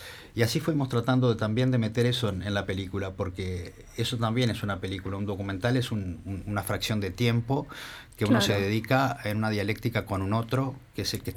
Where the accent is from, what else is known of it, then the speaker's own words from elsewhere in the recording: Salto, Uruguay; que es mi club en Salto. Yo soy de Salto, una ciudad del interior, como ustedes ya saben.